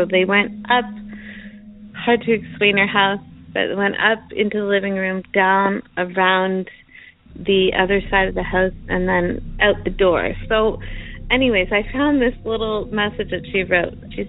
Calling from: Chelsea, Quebec, Canada; I'm calling from Chelsea, Quebec, Canada.

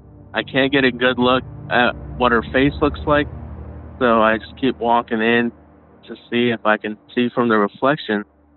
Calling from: Dallas, Texas, United States; I'm calling in from Dallas, Texas.

